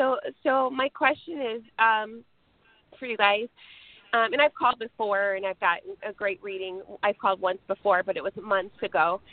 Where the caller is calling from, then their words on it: Los Angeles, California, United States; I'm calling from Los Angeles.